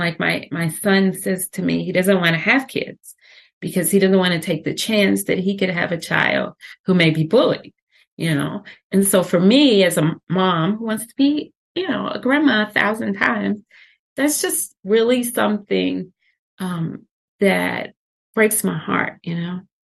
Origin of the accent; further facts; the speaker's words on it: Washington, District of Columbia, United States; So I was very fortunate because I grew up in Washington, D.C.